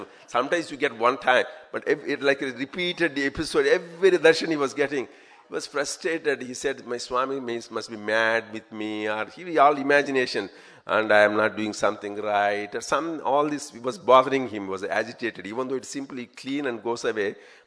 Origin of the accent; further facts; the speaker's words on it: South Africa; So I'm from South Africa, not from Fiji.